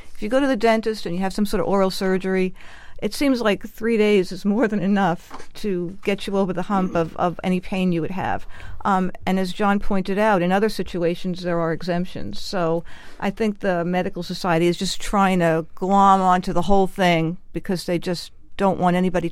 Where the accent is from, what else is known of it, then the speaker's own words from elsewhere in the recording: New York, United States; I grew up on Long Island. My dad was a Brooklyn Dodgers fan who had his heart broken, and then he became a Mets fan, took me to Mets games. We went on the Long Island Railroad.